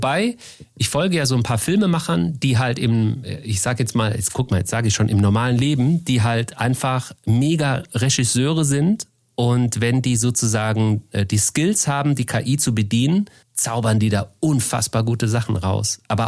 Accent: Baden-Baden, Baden-Württemberg, Germany; Also ich kann auf jeden Fall meine Heimatstadt Baden-Baden empfehlen

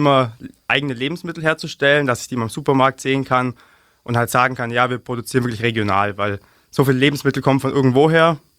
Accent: Lechhausen, Bavaria, Germany; Ich persönlich bin aus Lechhausen und wir haben selber einen landwirtschaftlichen Betrieb im Landkreis Günzburg.

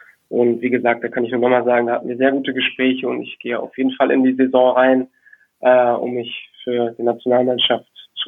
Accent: Düsseldorf, North Rhine-Westphalia, Germany; Und ich als Düsseldorfer, der eben auch mit Tradition groß geworden ist

